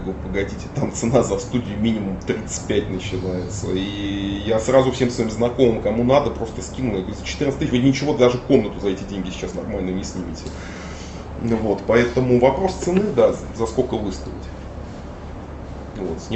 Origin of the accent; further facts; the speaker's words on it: Saint Petersburg, Russia; я родился и прожил в Красносельском районе, который по соседству 15 лет.